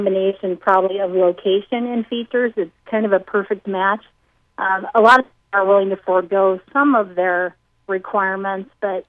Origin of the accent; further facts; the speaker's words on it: Iowa, United States; In the Council Bluffs area, outside of Council Bluffs.